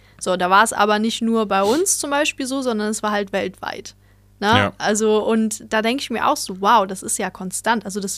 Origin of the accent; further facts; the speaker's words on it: Düsseldorf, North Rhine-Westphalia, Germany; born there; Also gebürtig komme ich ja aus Düsseldorf, da die Ecke.